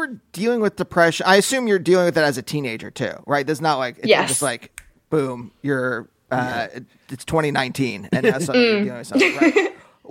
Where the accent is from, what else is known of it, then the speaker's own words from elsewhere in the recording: Pennsylvania, United States; I'm from Pennsylvania, which is like real, it's like rural. A lot of it, and you don't talk about your emotions at all.